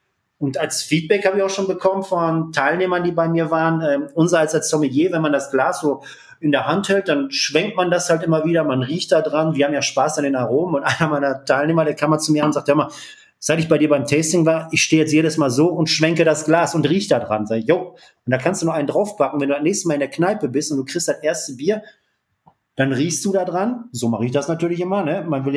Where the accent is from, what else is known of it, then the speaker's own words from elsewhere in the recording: North Rhine-Westphalia, Germany; Bei uns im Ruhrpott